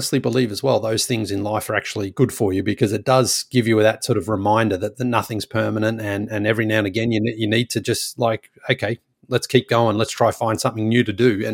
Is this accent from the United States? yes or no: no; Australia; I left home when I was 22 and growing up in Australia, you know, it's a great country to grow up in.